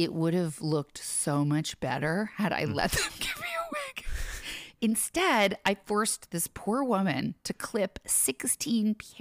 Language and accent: English; New Jersey, United States; I think it was one of my best looks because I'm from New Jersey.